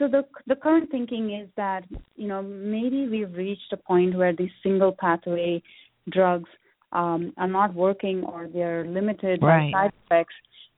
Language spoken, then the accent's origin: English; India; growing up, I grew up in India, and growing up there, we had it practically every day in food.